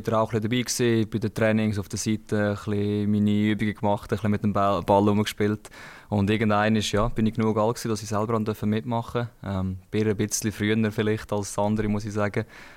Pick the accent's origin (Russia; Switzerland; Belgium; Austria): Switzerland; Sattel, Schwyz; Ich bin 26, bin aufgewachsen im Sattel, Kanton Schweiz.